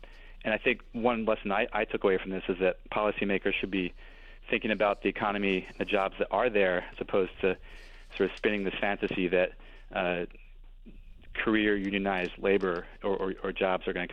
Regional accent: Belgium; now in United States; I think I grew up in Belgium, and I think that's a huge difference between Europeans and Americans. And my friends I went to high school with at a Belgian public high school all still live in Brussels.

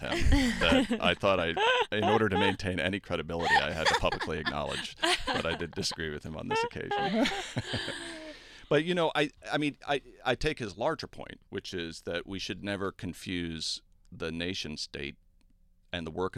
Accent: Falmouth, Massachusetts, United States; Catherine Lee Bates, who wrote … is from my hometown of Falmouth, Massachusetts.

